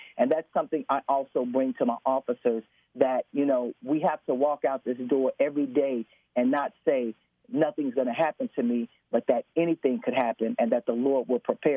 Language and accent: English; Chicago, Illinois, United States; being from the low end, so to speak, of Chicago, I was born and raised in Chicago, and my family grew up on welfare and grew up in the project.